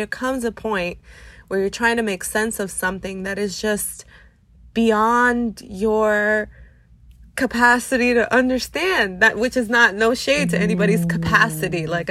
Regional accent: New York, United States; Like, why were we having birthday parties at the beach, you know, as a New Yorker?

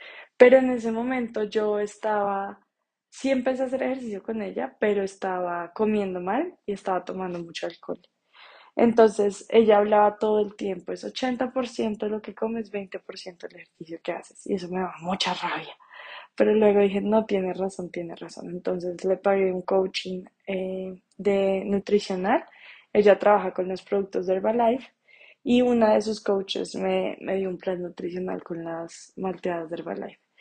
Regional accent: Colombia; sabe que soy colombiana, que tengo 2 hijos

